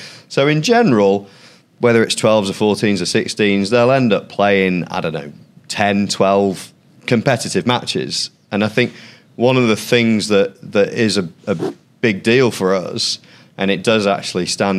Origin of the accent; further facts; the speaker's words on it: Blackpool, North West England, United Kingdom; now in London, United Kingdom; So for me, so I'm from Blackpool, but my dad's from Warrington.